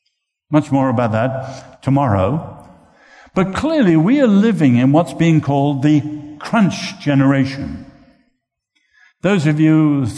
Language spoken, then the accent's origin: English; Ireland; I'm proud as an Irishman to say